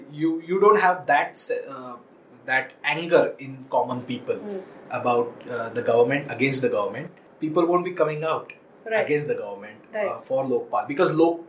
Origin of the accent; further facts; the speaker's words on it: India; all the issues that we are facing as Indian society are not simple, are very complex in nature.